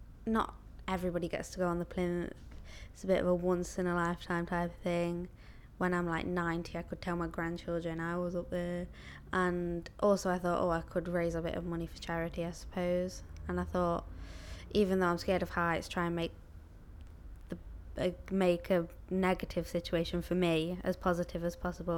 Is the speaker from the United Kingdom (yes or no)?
yes; Nottingham, East Midlands, United Kingdom; I'm 17 and I'm from Nottingham.